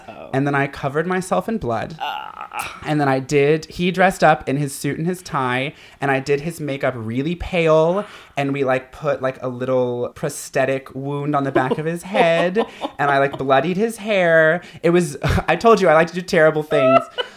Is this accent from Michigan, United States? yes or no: no; Kentucky, United States; I mean, growing up in Kentucky, I don't think my parents were ever actually homophobic